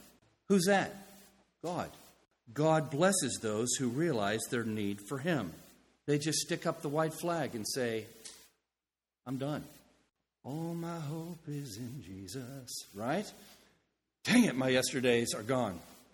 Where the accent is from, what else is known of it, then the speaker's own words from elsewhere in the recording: the South, United States; I grew up in the South, and Chick-fil-A's were on every corner